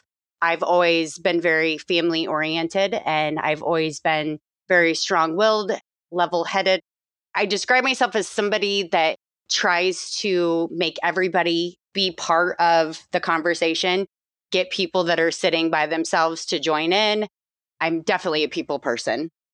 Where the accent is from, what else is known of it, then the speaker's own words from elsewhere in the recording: Iowa, United States; I was born and raised in Iowa, small town, about 1,000 people. Lived here forever, never left Iowa as far as living situation goes.